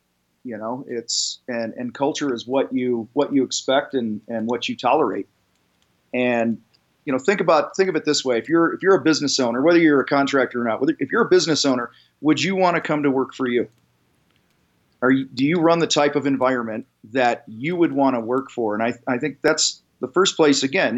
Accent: Wheaton, Illinois, United States; I'm actually from Wheaton, Illinois, originally, just outside of Chicago, about an hour, and come from a strong football tradition and stuff, Wheaton North High School.

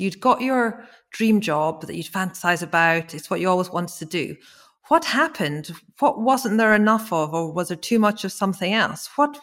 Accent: Scotland, United Kingdom; But I'm Scottish and, you know, I was brought up with really, really rigorous work ethic with theological roots.

